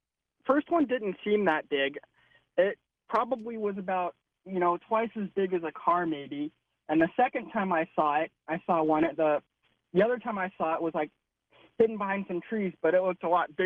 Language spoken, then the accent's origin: English; Panama City, Florida, United States; I saw them a couple of times when I was, like, growing up in Florida. I used to live in a place called Panama City.